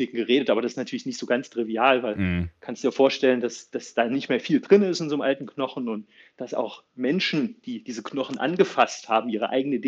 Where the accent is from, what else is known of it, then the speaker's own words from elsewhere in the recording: East Germany, Germany; Ich bin ja in Ostdeutschland groß geworden und das war gar nicht so leicht, da ranzukommen.